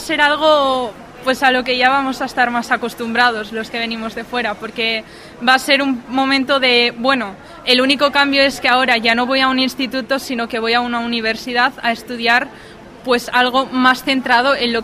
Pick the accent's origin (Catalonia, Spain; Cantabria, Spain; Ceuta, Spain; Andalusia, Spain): Cantabria, Spain; Castro Urdiales; De Castro Urdiales.